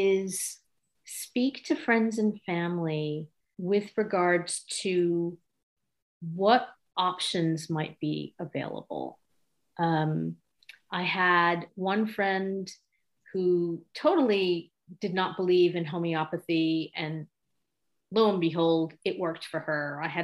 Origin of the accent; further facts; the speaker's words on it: United States; He's English. I'm American. We met in Japan and we got married in India.